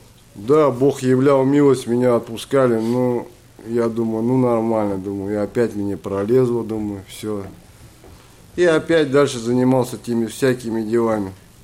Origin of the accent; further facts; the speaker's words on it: Kazakhstan; now in Tomsk, Russia; Сам я родом с Казахстана, но с 98 года я живу в Томске. Так как мои родители живут здесь, я приехал, здесь я остался. Привез свою семью.